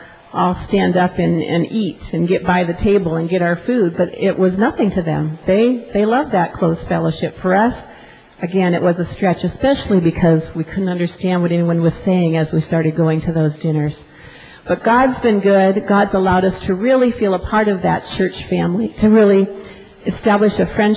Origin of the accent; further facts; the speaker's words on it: Cedar Rapids, Iowa, United States; I grew up in Cedar Rapids at Calvary Baptist Church, where I was saved and came to know the Lord. So Cedar Rapids is very special to me. It's home in many ways.